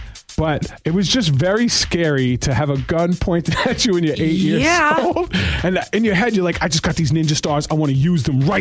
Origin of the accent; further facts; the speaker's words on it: Bronx, New York, United States; Yeah, well, I grew up in the Bronx.